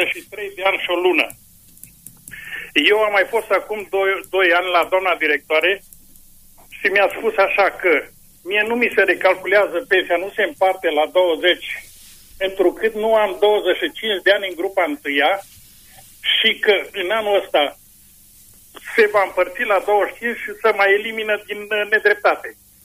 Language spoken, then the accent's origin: Romanian; Târgu Mureș, Mureș County, Romania; și sunt din Târgu Mureș.